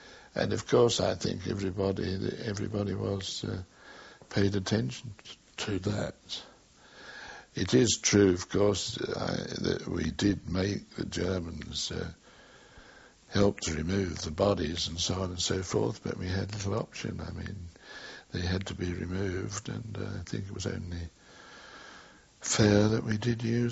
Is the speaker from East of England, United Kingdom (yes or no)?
no; Aberdeen, Scotland, United Kingdom; now in London, United Kingdom; I come from Aberdeen, really, but I've lived all my life down here in London.